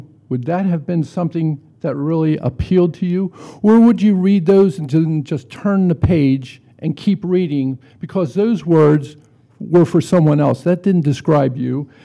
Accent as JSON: {"language": "English", "town": "Baltimore", "region": "Maryland", "country": "United States", "tie": "born or raised there", "said": "And I think of myself as a kid growing up in Baltimore."}